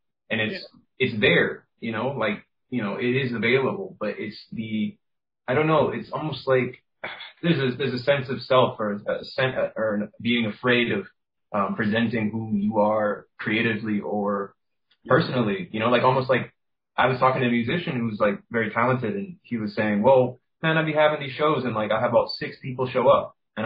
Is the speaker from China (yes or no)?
no; Cayman Islands; they don't think I'm even from Cayman because they're like, why would this Caymanian boy make this art or something?